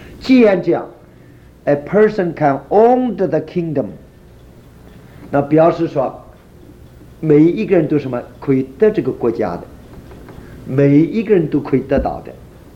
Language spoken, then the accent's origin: Chinese; China; 好像我们中国人一听说舅舅来了，赶快这个场哈，大家一起哭起来了